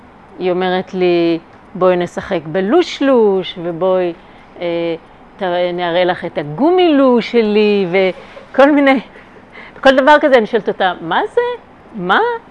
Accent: Kabri, Northern District, Israel; אני נולדתי וגדלתי לא רחוק מפה, בקיבוץ קברי, אז בשבילי זה לחזור לאזור הבית, הגליל המערבי.

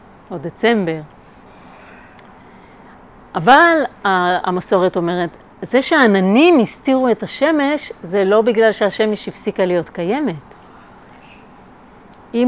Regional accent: Kabri, Northern District, Israel; אני נולדתי וגדלתי לא רחוק מפה, בקיבוץ קברי, אז בשבילי זה לחזור לאזור הבית, הגליל המערבי.

